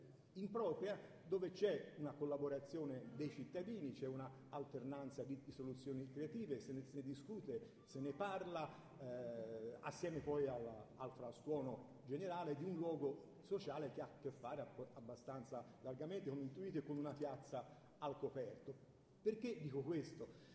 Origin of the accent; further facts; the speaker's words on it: Sieci, Tuscany, Italy; dove ho preso il primo caffè stamani a un bar, il bar del mio paese, Sieci Pontassieve.